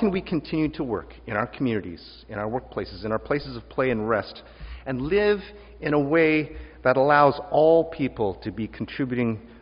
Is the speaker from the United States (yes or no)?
no; Canada; born there; I really take my citizenship for granted as a Canadian who was born here.